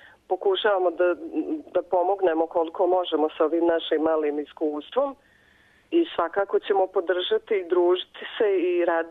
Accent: Serbia; now in Cork, Ireland; mi smo Srbi, tu postojimo, nama bi trebalo

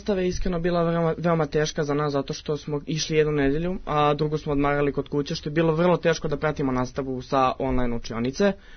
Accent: Resnik, Belgrade, Serbia; dolazim iz Resnika, imam 18 godina i idem u srednju, u saobraćajnu tehničku školu.

